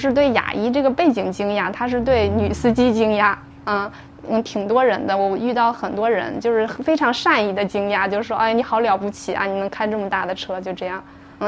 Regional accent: China; 当他们得知我是一个中国人可以讲中文的时候

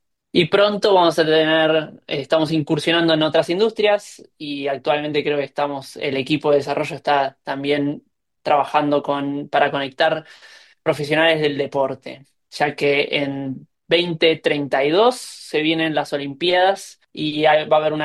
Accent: Argentina; moved away; no vengo de Argentina para trabajar 12 horas

